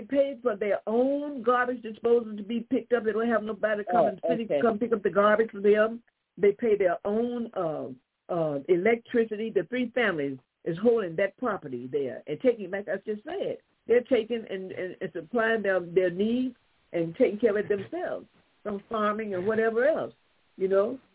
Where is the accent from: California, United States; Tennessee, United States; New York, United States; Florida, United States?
Tennessee, United States; Nashville; born there; at Meharry Medical Hospital, the same place I was born in Nashville, Tennessee.